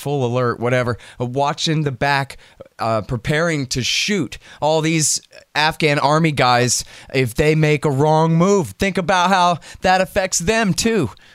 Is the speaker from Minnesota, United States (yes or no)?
no; Texas, United States; I don't know. I'm from Texas.